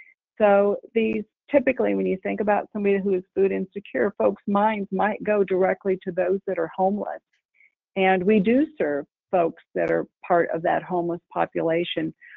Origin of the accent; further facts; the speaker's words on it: Grand Junction, Iowa, United States; I grew up near Grand Junction, Iowa, and Grand Junction, Iowa had a grocery store.